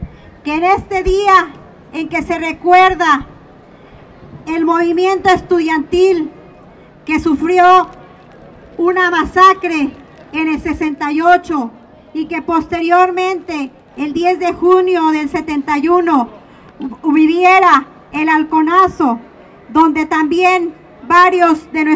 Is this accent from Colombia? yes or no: no; Mexico